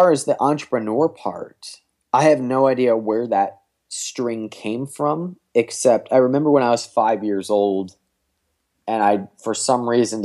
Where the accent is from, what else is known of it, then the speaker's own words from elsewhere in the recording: Cleveland, Ohio, United States; I'm from Cleveland, Ohio. I'm 28 years old.